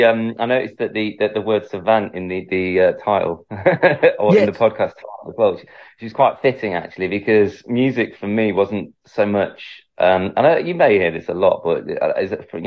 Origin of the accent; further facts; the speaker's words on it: Manchester, North West England, United Kingdom; I'm originally from Manchester